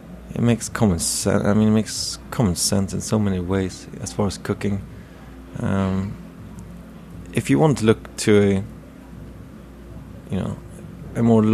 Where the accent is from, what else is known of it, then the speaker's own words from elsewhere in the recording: Stockholm, Stockholm County, Sweden; I'm from Stockholm, but the suburbs just north of Stockholm. And there are plenty of fields, and it still looks like a farmland almost where I live.